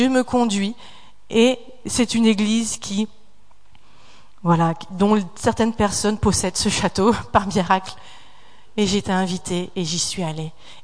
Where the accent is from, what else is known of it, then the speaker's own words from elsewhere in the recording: Attiches, Hauts-de-France, France; quand j'étais petite, j'habitais à Attiche et j'allais au collège de Thumerie.